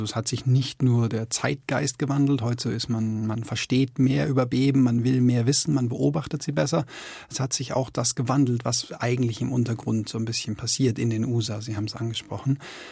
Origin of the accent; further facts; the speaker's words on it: North Rhine-Westphalia, Germany; ich komme aus dem Ruhrgebiet, da war das eigentlich schon seit 50, 100 Jahren so